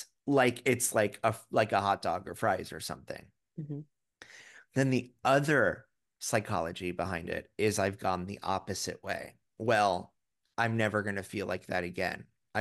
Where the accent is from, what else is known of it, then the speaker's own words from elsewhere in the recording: Florida, United States; because I grew up in Florida